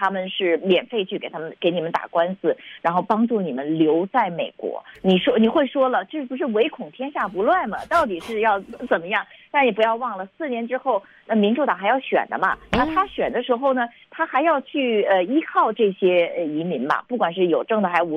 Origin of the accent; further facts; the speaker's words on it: China; now in United States; 那我是一个中国土生土长的一个中国人，跑到这里当了检察官